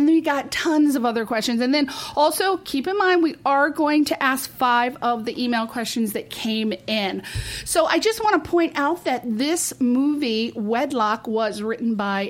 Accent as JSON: {"language": "English", "region": "East Coast", "country": "United States", "lives_now": "Los Angeles, United States", "said": "I'm from the East Coast. We're all crazy over there. We come out to LA and people are like, what's wrong with her? Is she from the East Coast?"}